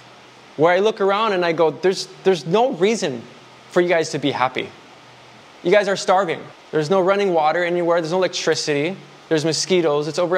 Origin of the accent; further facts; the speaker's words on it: United States; Because a lot of us in here, we grew up in America, we're taught you have to grow up and provide for yourself